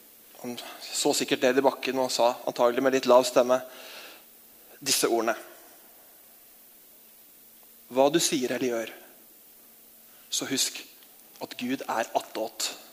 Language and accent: Norwegian; Akershus, Norway; hvis det var en bonde fra Romerike der jeg kommer fra.